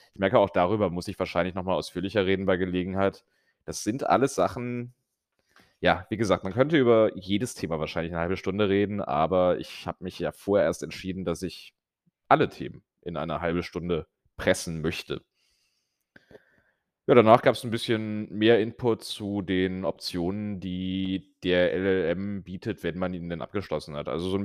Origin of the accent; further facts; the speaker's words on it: Cologne, North Rhine-Westphalia, Germany; now in Berlin, Germany; als gebürtiger Kölner und jemand, der in einem etwas freundlicheren Umfeld als Berlin aufgewachsen ist